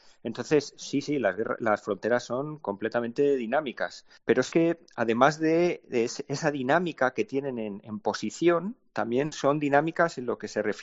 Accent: Spain; Nosotros como occidentales, como europeos, como españoles, tenemos muy bien aprendido el concepto de frontera, casi desde que somos pequeños

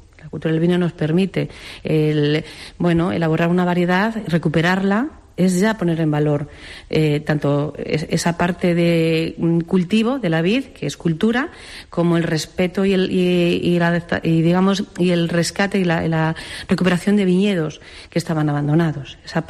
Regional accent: Ávila, Castile and León, Spain; Yo no soy gallega, soy de Ávila, vengo de elaborar vinos en Gredos, tengo un proyecto de elaboración en la Sierra de Gredos

